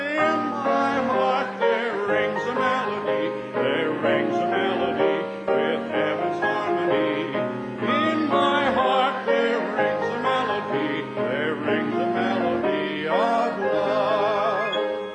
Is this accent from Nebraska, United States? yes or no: no; Eugene, Oregon, United States; When I was a little boy growing up in Eugene, Oregon